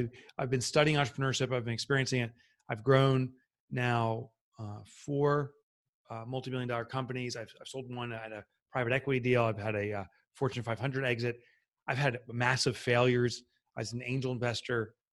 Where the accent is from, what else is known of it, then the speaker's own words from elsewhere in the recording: Boonton, New Jersey, United States; If you're from Boonton, New Jersey, you say it's Boonton. You swallow the letters. So I'm from Boonton